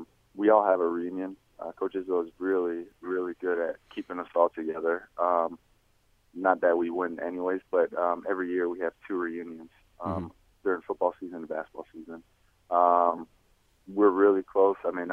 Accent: Toronto, Ontario, Canada; you know, I'm from Toronto, so I was a good 5 hours away from home.

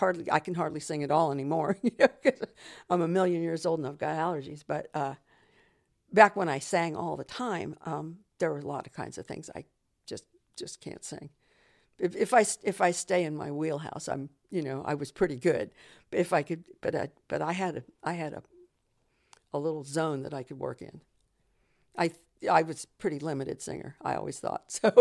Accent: Dayton, Ohio, United States; I've heard it all my life. I grew up in Dayton, Ohio.

